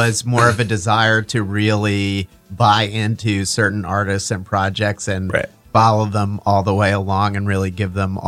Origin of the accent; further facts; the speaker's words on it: New Jersey, United States; We're both from New Jersey. We're both non-musicians, right?